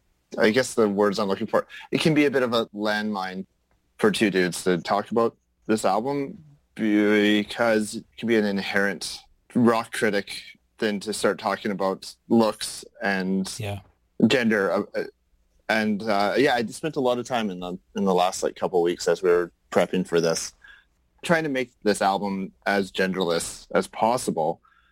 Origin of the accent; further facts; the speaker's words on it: India; No offense, I'm from India.